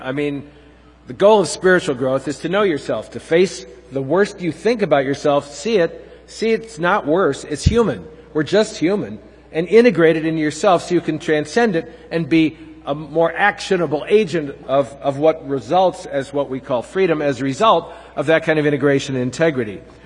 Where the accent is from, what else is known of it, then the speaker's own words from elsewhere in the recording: Chicago, Illinois, United States; Now, I learned that growing up in Chicago. Worked with my alderman until I was through college.